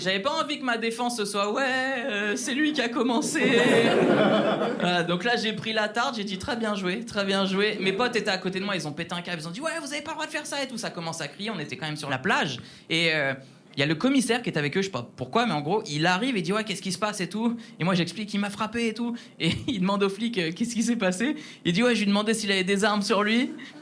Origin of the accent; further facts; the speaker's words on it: Le Havre, Normandy, France; je suis originaire du Havre. En vrai, comme pas mal de gens qui grandissent en province, ton principal ennemi, surtout quand t'es adolescent, c'est l'ennui.